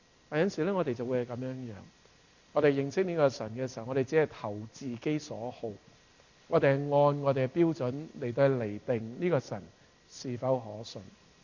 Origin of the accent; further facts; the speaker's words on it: Hong Kong; 我是香港人